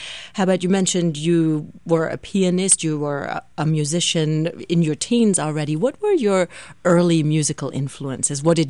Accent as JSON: {"language": "English", "country": "Germany", "tie": "born or raised there", "said": "I grew up in Germany as well"}